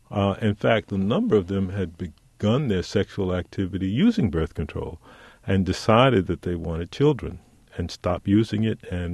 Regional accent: New York City, New York, United States; I grew up in New York City's Harlem, and I was not poor, but I was surrounded by poverty.

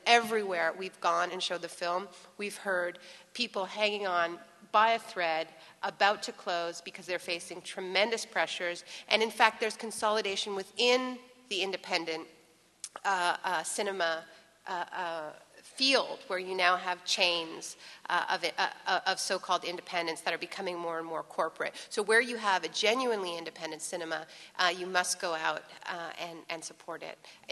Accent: Canada; I'm Canadian. I don't know if anyone has mentioned this. I don't actually live in this country.

